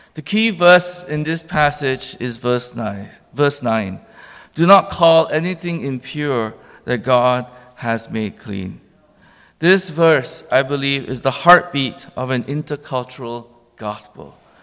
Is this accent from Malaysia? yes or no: yes; Malaysia; growing up in Malaysia, which, you know, as I mentioned before, it's a beautiful country, very multi-ethnic, but also very divided among race.